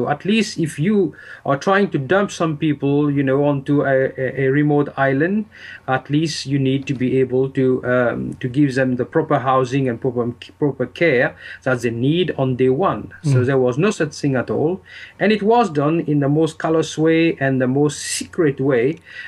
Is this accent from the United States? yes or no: no; Diego Garcia, British Indian Ocean Territory; born there; Yes, I was born in Diego Garcia, which is in the British Indian Ocean Territory, on a world map that would be opposite Africa and near the Seychelles.